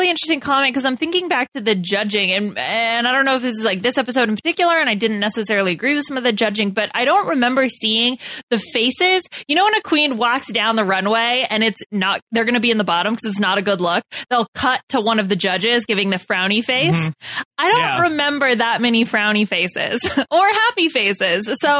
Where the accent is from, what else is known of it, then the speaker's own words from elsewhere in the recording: Denver, Colorado, United States; Although I'm from Denver, not from Dallas, so I like flip those.